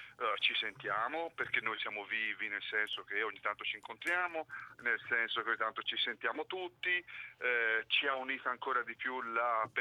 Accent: Figline Valdarno, Tuscany, Italy; io sono valdarnese ma non sono arezzino, sono fiorentino

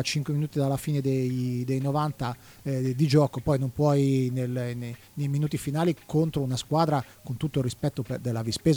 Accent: Ferrara, Emilia-Romagna, Italy; visto che sono originario di Ferrara

